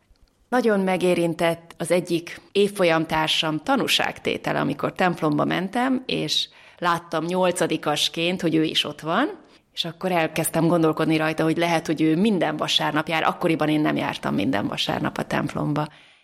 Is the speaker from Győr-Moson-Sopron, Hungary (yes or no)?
yes; Győr, Győr-Moson-Sopron, Hungary; a Jézus szíve nővérek társaságának tagja. Győrben nevelkedtem, katolikus családban.